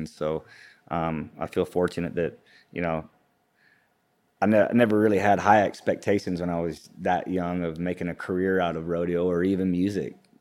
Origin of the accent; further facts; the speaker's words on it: Texas, United States; also born or lived in Hobbs, New Mexico; I'm originally, I was born in Hobbs, New Mexico. Grew up in West Texas, around Midland and Odessa, and kind of all over Texas. My family moved around quite a bit.